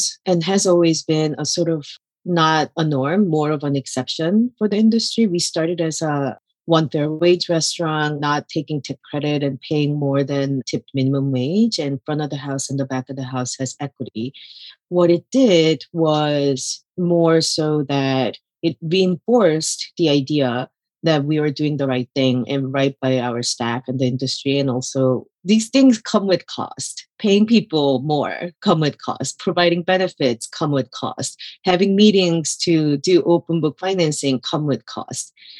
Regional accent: South Korea; English is a second language; now in Michigan, United States; I was born and raised in Korea, and then I immigrated to the United States and ended up in Michigan.

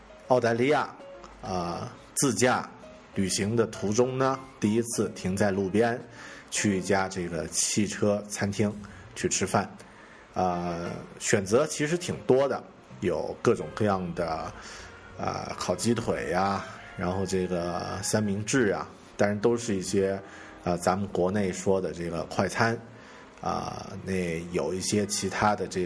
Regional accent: Yunnan, China; 我是来自云南山区的狗熊我老婆也是云南本地人

